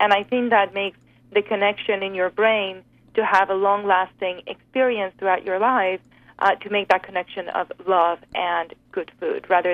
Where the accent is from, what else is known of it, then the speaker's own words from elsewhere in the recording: Spain; moved away; Well, you know, growing up in Spain, I grew up on the Mediterranean diet and I never had a problem with weight.